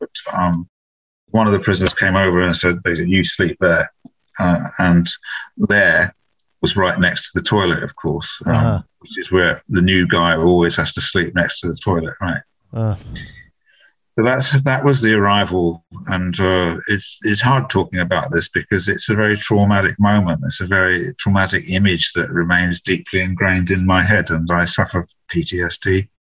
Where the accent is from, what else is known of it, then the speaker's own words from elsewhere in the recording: United Kingdom; You know, our governments, mine being British and my wife being the American government, provided a good nanny and messenger service.